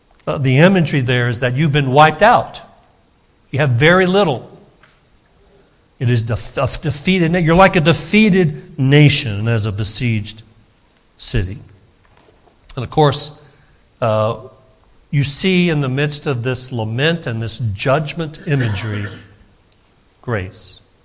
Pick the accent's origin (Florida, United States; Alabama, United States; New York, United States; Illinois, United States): Alabama, United States; that's an Alabama term, by the way, I'm from Alabama